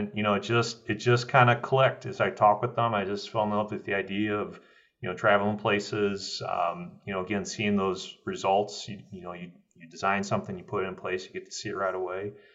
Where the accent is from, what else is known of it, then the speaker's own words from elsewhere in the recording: St. Louis, Missouri, United States; also born or lived in Quad Cities, United States; I'm a St. Louis boy. So I grew up in St. Louis. So, you know, I was born up in the Quad Cities in Iowa. My parents were up there, but they moved back home to St. Louis.